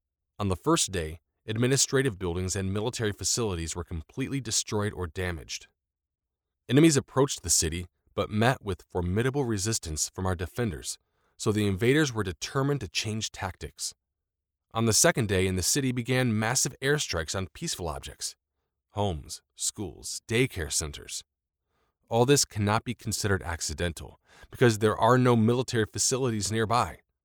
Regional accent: United States; also born or lived in Germany; I am an American of Ukrainian origin and speak the language fluently. My parents and I were part of a refugee wave of millions of people in post-World War II Europe.

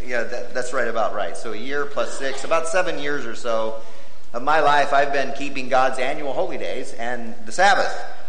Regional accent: Texas, United States; I am from Texas for a little while yet.

